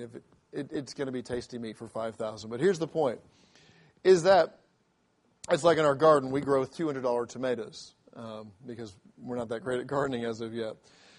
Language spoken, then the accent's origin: English; England, United Kingdom; This is my English humor, by the way. I grew up in England where you don't even crack a smile and you just go with the joke